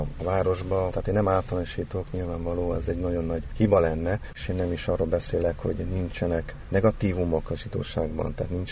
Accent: Hungary; Én is 50 éve Magyarországon élek. Tudom azt, hogy nőttem fel, milyen légkörben. Tehát én is magyar vagyok, itt születtem, és nagyon szeretem a hazámat.

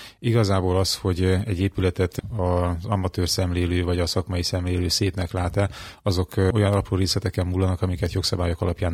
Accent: Kiskunhalas, Bács-Kiskun, Hungary; Én itt születtem Kiskunhalason, és azóta is itt élek, én már 40 éve, tehát elfogult vagyok a várossal szemben.

